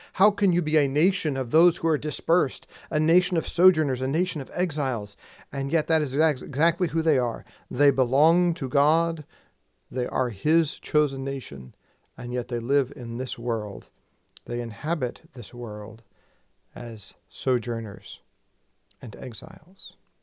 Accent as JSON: {"language": "English", "region": "Texas", "country": "United States", "said": "And let me tell you, I'm a Texan. This is hard for me to say."}